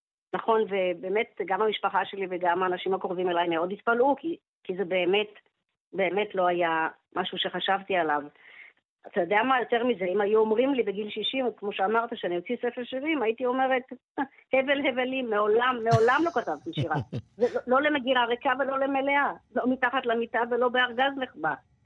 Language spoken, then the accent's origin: Hebrew; Shoval, Southern District, Israel; אנחנו משפחה גדולה מאוד בשובל וזה באמת אחלה. אז אם אתה תחפור אחורה אתה תראה שבתור ילידת 60 גדלתי בלינה משותפת